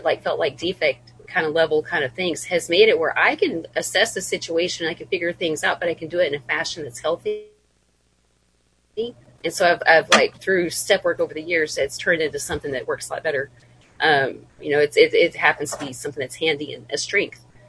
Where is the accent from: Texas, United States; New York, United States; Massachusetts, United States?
Texas, United States; born there; My parents divorced when I was a baby. I was born near Dallas.